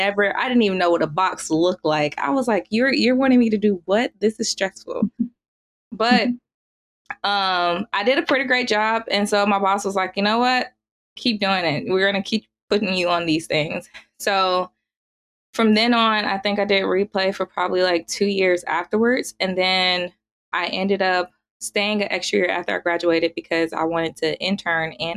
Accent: Riverdale, Georgia, United States; So I grew up in Riverdale, so Clayton County in Georgia.

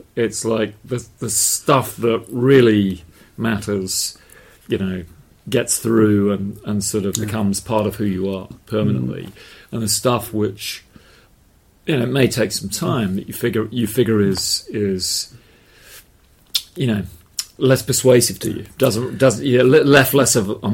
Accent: Potters Bar, East of England, United Kingdom; also born or lived in Barnet / United States; so I was born in Barnet, North London, and grew up in Potter's Bar. Barnet is just inside the Greenbelt. Potter's Bar is one of the very first band of commuter towns

